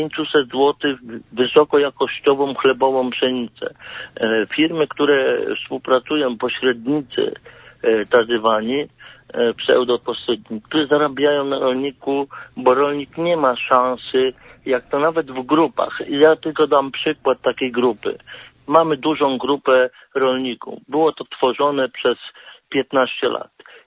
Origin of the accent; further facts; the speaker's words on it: Kuyavian-Pomeranian Voivodeship, Poland; Jestem rolnikiem z Kujawsko-Pomorskiego województwa.